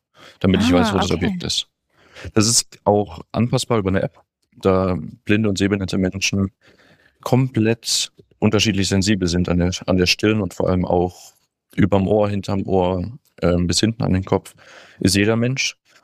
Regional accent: Stuttgart, Baden-Württemberg, Germany; Wir kommen ja auch aus dem Automobilmecker, eigentlich aus Stuttgart, sind da zusammen auf die Schule gegangen.

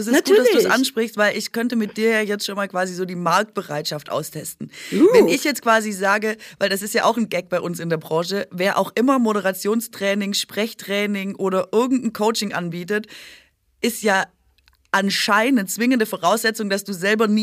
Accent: Berlin, Germany; vor allem als Berlinerin.

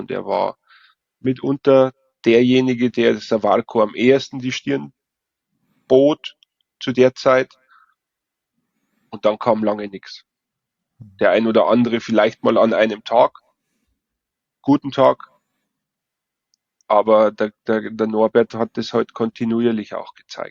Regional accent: Bavaria, Germany; Ich als Bayer da im tiefen Osten drüben.

